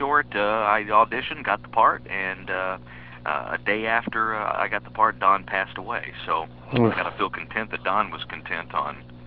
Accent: Poplar Bluff, Missouri, United States; when I did a signing back in my hometown of Poplar Bluff, Missouri.

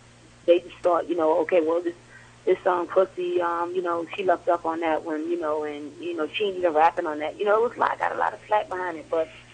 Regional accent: Miami, Florida, United States; Just growing up in Miami, Liberty City is a tough neighborhood where a lot of Latinos migrated

